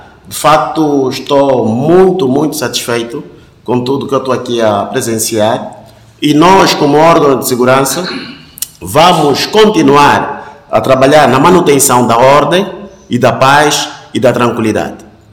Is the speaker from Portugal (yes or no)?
no; Angola; todos nós somos angolanos